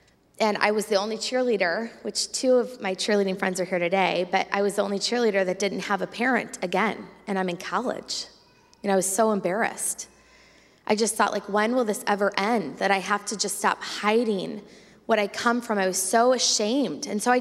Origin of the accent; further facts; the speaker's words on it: Michigan, United States; So when I showed up on the Asbury campus, I came from Michigan.